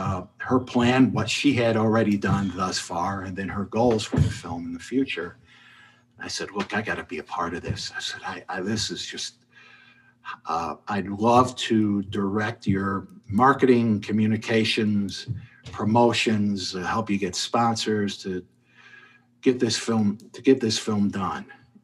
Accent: Chicago, Illinois, United States; It was in my old neighborhood at the Copernicus Center where, you know, I grew up in Jefferson Park.

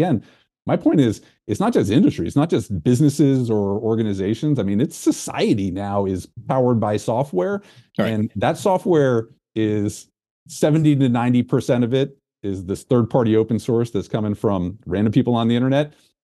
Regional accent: New York, United States; I grew up in New York.

